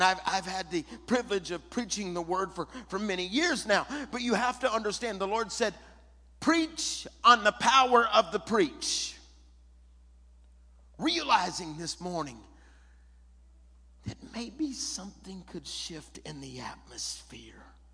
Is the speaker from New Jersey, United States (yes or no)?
no; Detroit, Michigan, United States; born there; now in Texas, United States; I was born in Detroit. So you got to understand. Now I live in Texas.